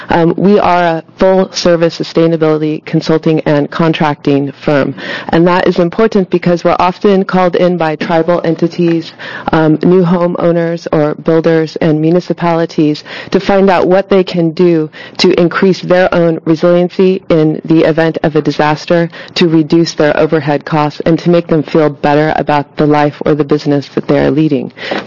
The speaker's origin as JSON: {"language": "English", "town": "Coos Bay", "region": "Oregon", "country": "United States", "said": "I'm from Coos Bay, and we definitely do sit on a subduction zone, and a 72-hour power outage is nothing."}